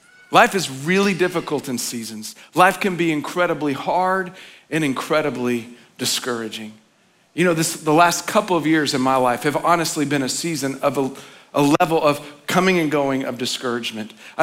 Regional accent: the South, United States; Now, I grew up in the South. Folks go crazy. They wear hats. They dress up.

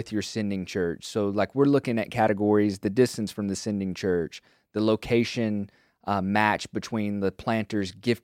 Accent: Kentucky, United States; Like for example, I'm a dude from Kentucky. I probably wouldn't do well in Boston.

